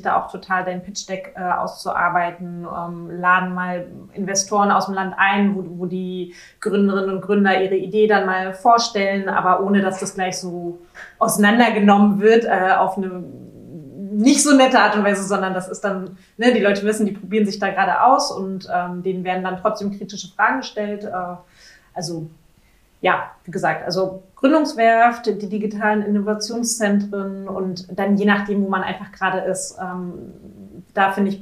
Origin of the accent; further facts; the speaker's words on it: Mecklenburg-Vorpommern, Germany; desto mehr zieht mich das dann auch wieder so in meine Heimat zurück. Und ich merke dann, wie schön oder was du dann eigentlich auch in MV hast.